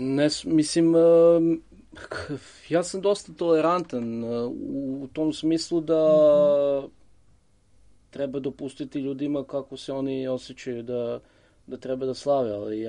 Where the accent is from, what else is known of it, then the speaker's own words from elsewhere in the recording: Vojvodina, Serbia; ili kod nas u Vojvodini, recimo ja sećam kao klinac, da postoje običaj da ljudi maskira